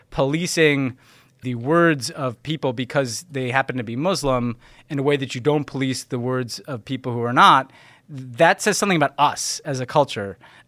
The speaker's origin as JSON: {"language": "English", "country": "United States", "said": "to be clear, as an American, not as a Palestinian, as an American of Palestinian descent"}